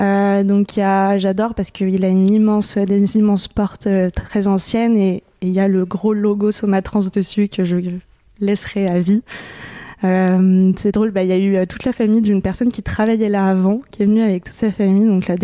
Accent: Lyon, Auvergne-Rhône-Alpes, France; moved away as an adult; also born or lived in Paris; now in Marseille, France; Je suis née et j'ai grandi à Lyon, à la Croix-Rousse plus exactement. Je suis restée là-bas jusqu'à l'âge de 19 ans et après j'ai quitté Lyon pour Paris.

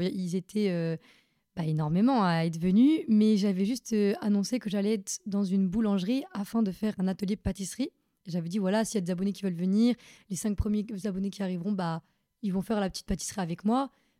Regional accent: Lyon, Auvergne-Rhône-Alpes, France; born there; Alors, je suis née à Lyon. Je suis une Lyonnaise.

